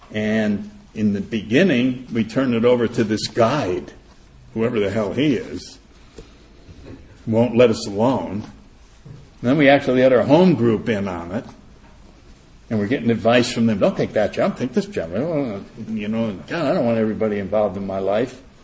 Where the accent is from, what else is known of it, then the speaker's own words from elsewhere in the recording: Kansas, United States; born there; Well, I was born in Kansas, and my father tried to make me grow up.